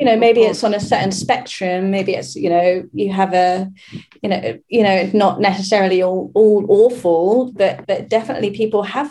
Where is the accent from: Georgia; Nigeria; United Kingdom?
United Kingdom; England; moved away as an adult; also born or lived in France / Spain; I left my home country, England, at 18 and moved around a lot.